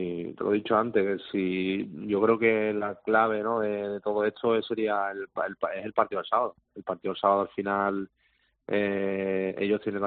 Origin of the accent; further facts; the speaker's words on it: Málaga, Andalusia, Spain; yo tenía ese sueño de jugar en el equipo de mi tierra, en el Málaga Club de Fútbol, y lo he conseguido, ¿no?